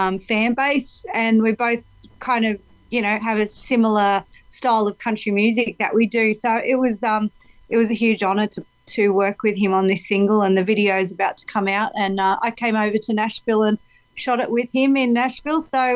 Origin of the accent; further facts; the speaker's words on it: Australia; And as an Australian, I'm like, what the heck is moonshine?